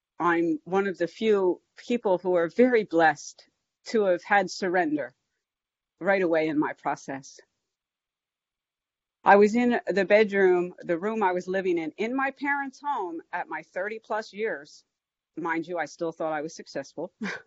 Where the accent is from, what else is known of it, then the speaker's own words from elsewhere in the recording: Philadelphia, Pennsylvania, United States; When I was growing up in, I grew up in North Philadelphia, pretty tough little section of town.